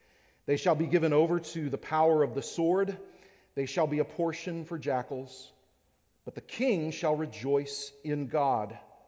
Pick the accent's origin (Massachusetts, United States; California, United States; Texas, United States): Texas, United States; I also read up on a tree that's you see a lot in where I'm from Texas.